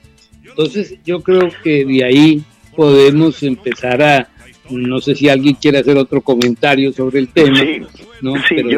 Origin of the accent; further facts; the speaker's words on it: Nariño, Colombia; en el departamento de lo que soy, en lo que soy el departamento de Nariño.